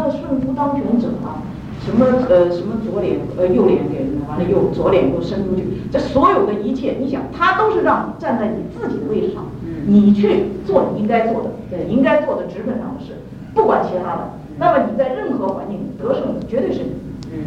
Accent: China; 我们中国人不是我们大陆来的人很生硬

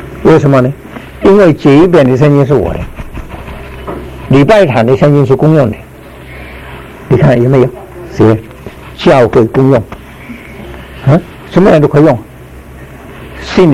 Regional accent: China; 也没有说我是中国人不好用

